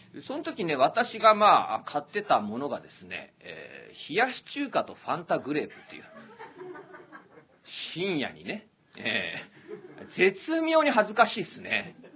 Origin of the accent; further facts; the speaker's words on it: Wako, Saitama, Japan; まあ、僕、埼玉の和光市ですけどね。